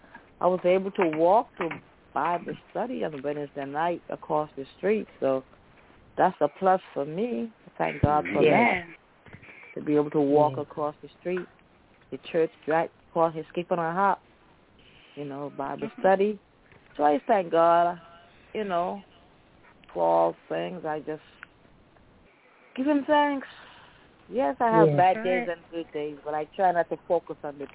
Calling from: Crawfordville, Florida, United States; Crawfordville, Florida.

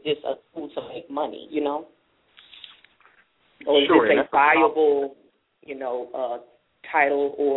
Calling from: Houston, Texas, United States; from Houston.

